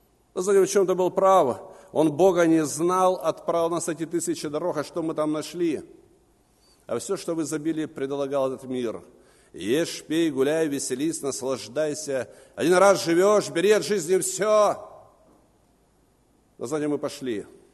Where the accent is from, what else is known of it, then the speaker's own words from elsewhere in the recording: Anapa, Krasnodar Krai, Russia; Я возвратился в свой родной город Анапа, Краснодарского края, откуда я родом.